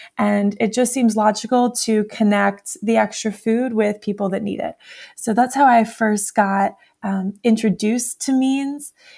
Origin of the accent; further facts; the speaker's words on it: Pennsylvania, United States; now in New York City, United States; I am from South Central Pennsylvania. I went to school in Washington, D.C., and I'm now located in New York City.